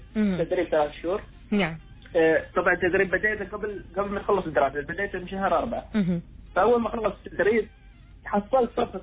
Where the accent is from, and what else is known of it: Oman